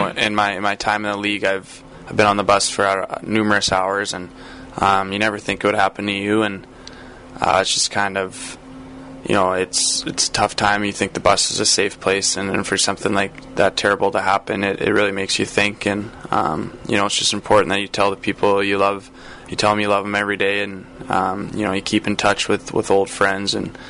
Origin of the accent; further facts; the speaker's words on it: St. Albert, Alberta, Canada; the city I grew up in St. Albert